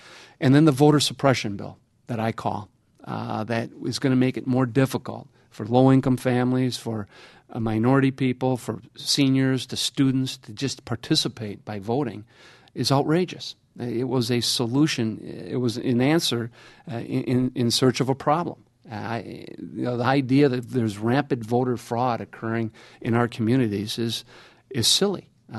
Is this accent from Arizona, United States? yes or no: no; Wisconsin, United States; And as a lifetime resident of this state, my home state, I am concerned about the future direction that has occurred.